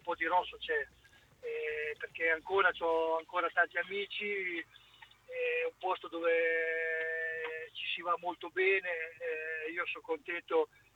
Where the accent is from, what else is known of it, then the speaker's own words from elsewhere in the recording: Cesena, Emilia-Romagna, Italy; io sono di Cesena, sono cresciuto nel Cesena